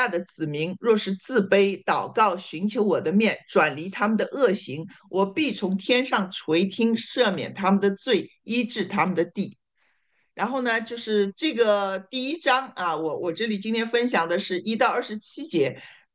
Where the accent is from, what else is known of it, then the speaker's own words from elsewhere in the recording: China; 其他的我们中国人，我都不知道我的祖先是谁哈。